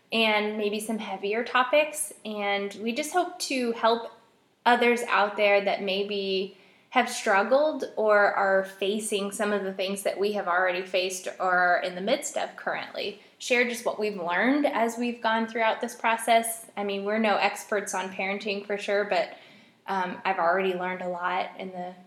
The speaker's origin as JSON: {"language": "English", "town": "Kansas City", "region": "Missouri", "country": "United States", "tie": "born or raised there", "also_born_or_lived": "Lake of the Ozarks", "said": "I grew up in Kansas City, Missouri. Around 12 years old, I moved to the Lake of the Ozarks"}